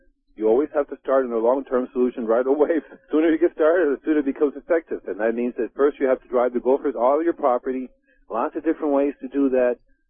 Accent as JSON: {"language": "English", "country": "Cuba", "tie": "born or raised there", "also_born_or_lived": "Puerto Rico / Costa Rica", "said": "I grew up in Cuba and Puerto Rico"}